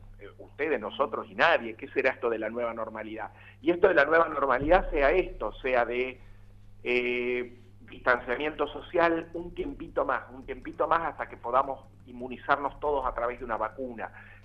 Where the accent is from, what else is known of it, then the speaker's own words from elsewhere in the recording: Argentina; como somos los argentinos